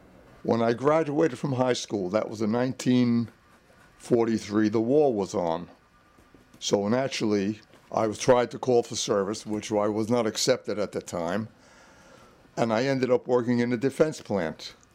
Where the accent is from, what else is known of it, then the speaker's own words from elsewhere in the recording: Brooklyn, New York, United States; born there; I was born in Brooklyn in 1925, on November 7th. In fact, today's my birthday. I just turned 82.